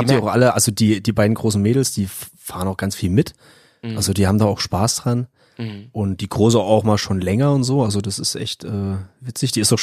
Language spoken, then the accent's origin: German; Saxony, Germany; now in Gießen, Germany; wir sind eben ursprünglich aus dem Erzgebirge und wir haben ja auch in Gießen eigentlich gar keine Verwandtschaft